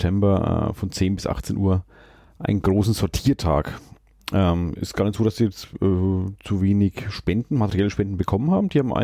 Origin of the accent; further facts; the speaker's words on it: Schweinfurt, Bavaria, Germany; ich komme aus Schweinfurt